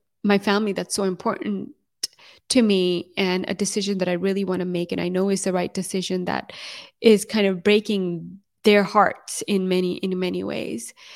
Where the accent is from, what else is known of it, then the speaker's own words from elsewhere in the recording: Pakistan; deciding as a Pakistani Muslim woman to marry a Norwegian, it was a big decision for me to make, given that I was very close to my family and very connected to my culture and where I come from.